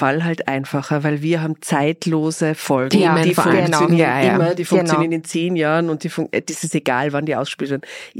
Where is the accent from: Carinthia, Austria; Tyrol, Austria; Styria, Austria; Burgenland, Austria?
Tyrol, Austria; now in Vienna, Austria; Also ja, ich komme aus Tirol, aus dem wunderschönen Bergen.